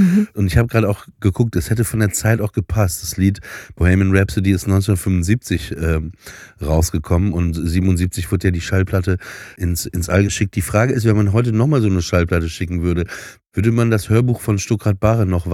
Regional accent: Papenburg, Lower Saxony, Germany; Also nach Papenburg ins Emsland, wo ich aufgewachsen bin.

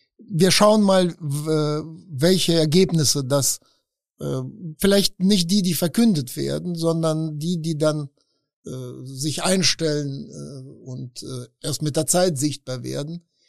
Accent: Russia; und das ist leider für mein Heimatland Russland eine Konzentration auf die Ukraine.

